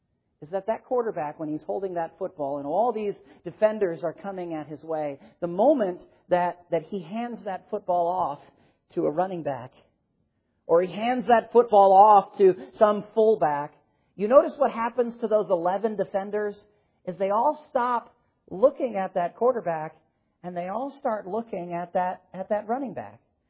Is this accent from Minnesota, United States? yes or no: yes; Minnesota, United States; typically when I grew up in Minnesota, we would watch Fran Tarkenton and Wade Wilson and those Minnesota Viking players.